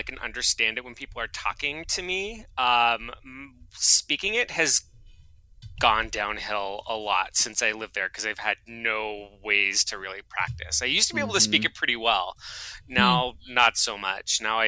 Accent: Seattle, Washington, United States; born there; Okay, I was born in Seattle. My parents were not born in Seattle.

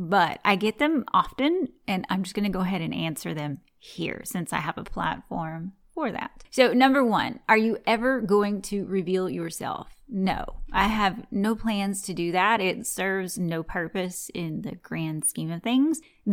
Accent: the South, United States; accent: Southern twang; Why the hell would I fake this twang? I really was born and raised in the South.

